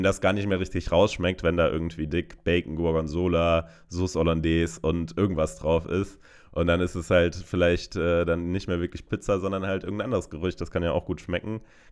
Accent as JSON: {"language": "German", "town": "Karlsruhe", "region": "Baden-Württemberg", "country": "Germany", "tie": "born or raised there", "said": "bei Karlsruhe, also in Karlsruhe, in meiner Heimatstadt, gibt es einen sehr guten Dönerladen direkt um die Ecke."}